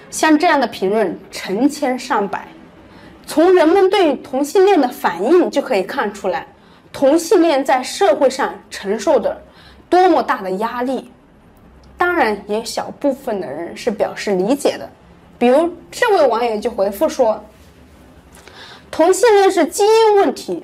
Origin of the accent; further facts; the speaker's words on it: China; 但身为中国人，我很能理解他这么做的原因。